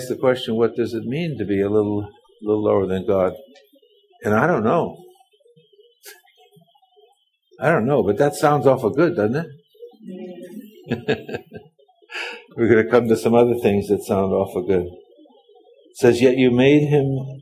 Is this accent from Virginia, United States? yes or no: no; Los Angeles, California, United States; We're from Los Angeles, and we're more likely to see a streetlight than the moon.